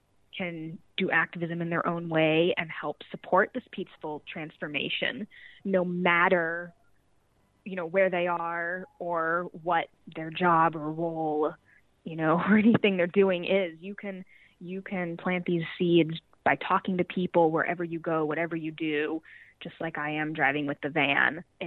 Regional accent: Kansas, United States; that's what I, you know, sort of learned growing up in Kansas.

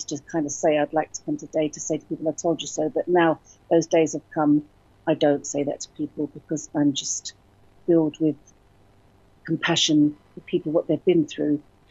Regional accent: London, United Kingdom; also born or lived in Berlin / South Africa; But yeah, I was born in Berlin. I grew up in London. I lived in South Africa for many years. Then I came back to London and England.

